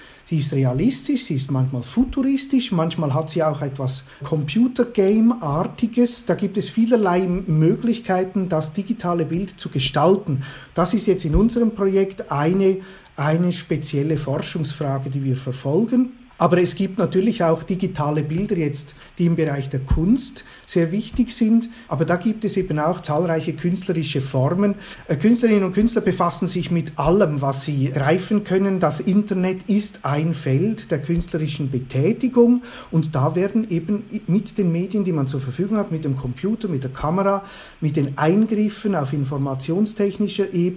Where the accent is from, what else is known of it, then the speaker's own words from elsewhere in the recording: Switzerland; Es ist ein Matterhorn und ich bin Schweizer. Das ist sozusagen die Erinnerung an meine ferne Heimat.